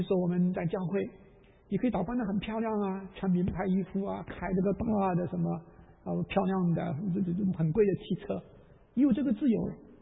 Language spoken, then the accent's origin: Chinese; China; 比如说你要喝血，我们中国人吃猪血的